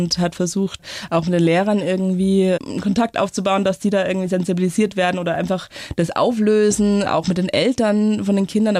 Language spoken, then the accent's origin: German; Finning, Bavaria, Germany; Ich sage das dann dreimal, dass ich aus Finning bin